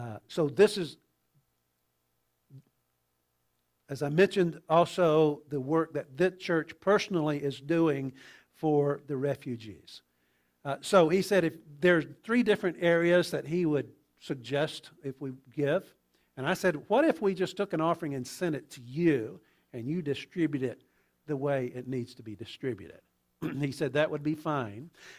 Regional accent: Mississippi, United States; I grew up in Mississippi, and you talk about a religious culture. It's very religious

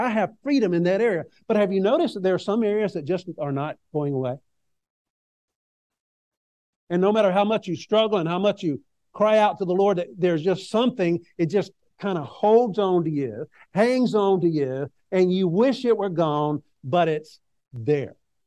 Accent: Mississippi, United States; I'm from Mississippi, so I can't talk fast.

